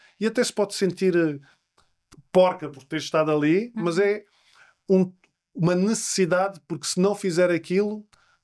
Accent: Lisbon, Portugal; eu cresci nos Olivais, nos anos 90

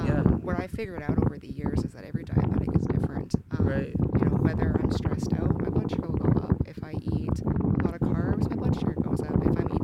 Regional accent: Fort McMurray, Alberta, Canada; I'm born and raised here in Fort McMurray.

